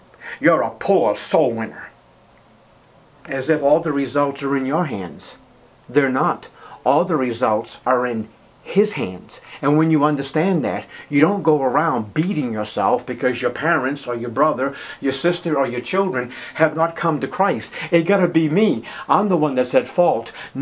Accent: United States; born there; Well, I was born in America with all these blessings

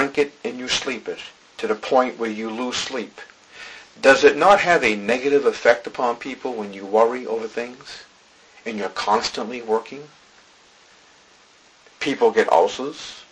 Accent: Boston, Massachusetts, United States; I can remember growing up on Sunday, and this is no joke, right in the middle of downtown Boston with skyscrapers and an airport 2 miles away

